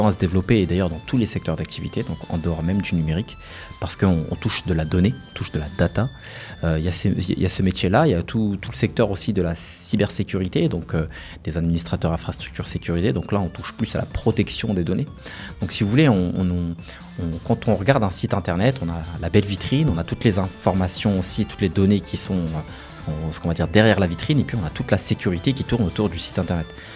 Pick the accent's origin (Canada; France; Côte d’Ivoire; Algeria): France; Reims, Grand Est; je suis de Reims, donc j'ai fait toute ma vie à Reims, et je connais très bien les quartiers rémois